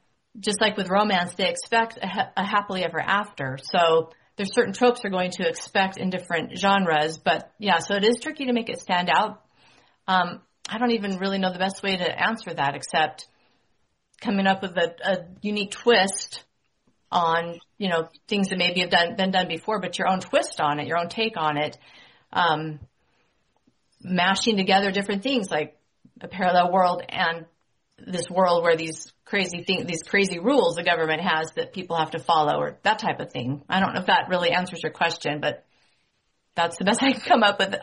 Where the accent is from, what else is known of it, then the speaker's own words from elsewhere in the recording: San Jose, California, United States; now in Utah, United States; because that's where I live now. But I'm from California. I, just like Lynette, grew up in San Jose.